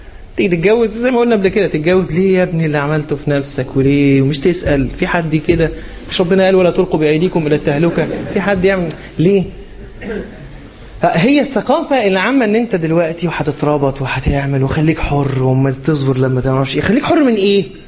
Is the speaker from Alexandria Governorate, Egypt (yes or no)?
yes; Alexandria, Alexandria Governorate, Egypt; يمكن احنا عندنا في اسكندريه الموضوع ده مش كتير